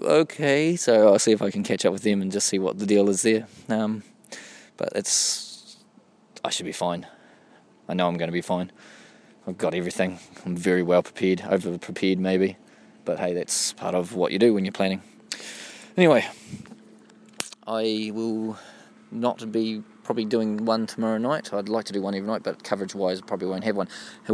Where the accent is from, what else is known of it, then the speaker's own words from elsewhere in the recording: New Zealand; It's you're in New Zealand and or my home country and going, just walking, a long walk, the long pathway as it's called.